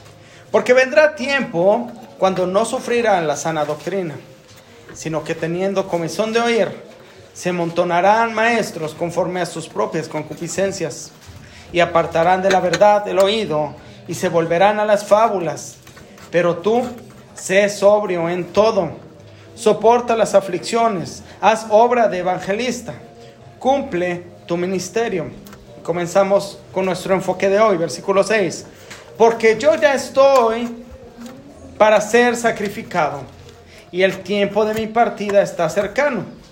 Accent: Mexico; nosotros como equipo que venimos de México.

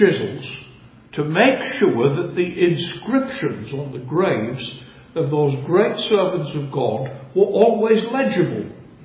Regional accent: Sunderland, North East England, United Kingdom; I come from Sunderland in the northeast of England. And if you're wondering why my accent is rather strange for these parts, that is the reason why.

